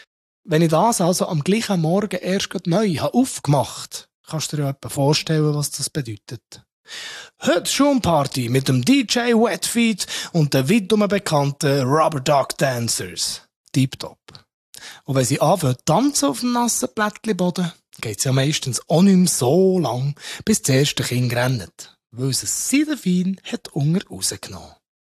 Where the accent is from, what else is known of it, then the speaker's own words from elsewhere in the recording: Switzerland; Ist es aber bei uns in der Schweiz ja nicht immer so viel warm, dass man draussen mit Wasser spielen und rumsauen.